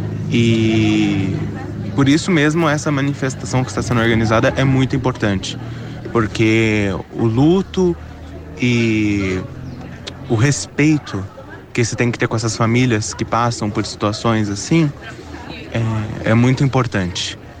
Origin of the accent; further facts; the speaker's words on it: Ribeirão Preto, São Paulo, Brazil; now in Londrina, Brazil; Eu não sou de Londrina, eu vim de Ribeirão Preto, São Paulo